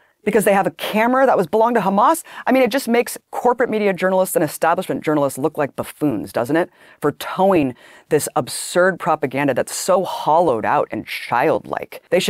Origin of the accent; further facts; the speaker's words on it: United States; are you Arab? Are you Arab? And I'm like, what? I'm an American.